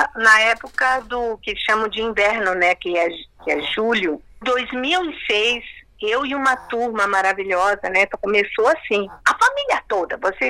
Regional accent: Mato Grosso do Sul, Brazil; born there; porque hoje, onde eu nasci, se chama Mato Grosso do Sul.

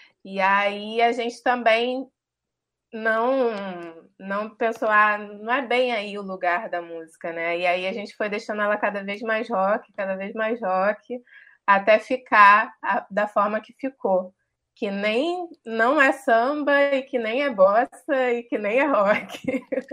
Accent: Maricá, Rio de Janeiro, Brazil; now in Rio de Janeiro, Brazil; Eu cresci numa cidade pequena, em Maricá, que é aqui na região metropolitana. E aí, eu vim para o Rio com 19 anos, quando vim fazer a faculdade. Então, eu estou com 31, eu estou há 12 anos aqui.

